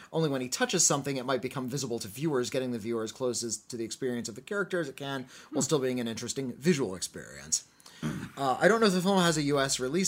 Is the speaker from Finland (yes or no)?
yes; Finland; English is a second language; now in United States; The film is from my home country of Finland, and it was released here just this year.